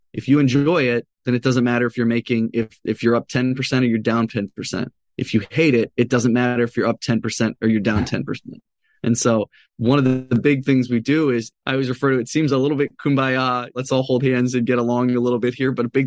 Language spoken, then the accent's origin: English; Chicago, Illinois, United States; I grew up in Chicago, so I'm a diehard Bulls fan.